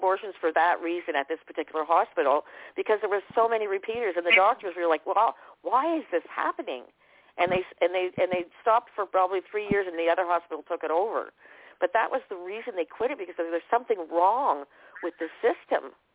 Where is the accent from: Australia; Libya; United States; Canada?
Canada; I am from Canada, and we have the same issues here.